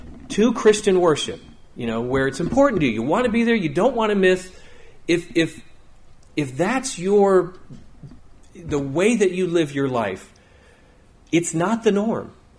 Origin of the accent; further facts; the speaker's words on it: New England, United States; also born or lived in South Carolina; See, I grew up in New England, most of you know, and we were generally the only family leaving our house for church on Sunday morning.